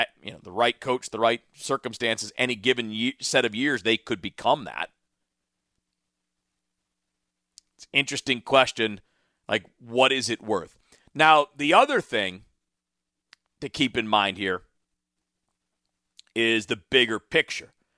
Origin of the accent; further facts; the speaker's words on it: Michigan, United States; also born or lived in Miami; I grew up near the University of Michigan. I went to the University of Miami.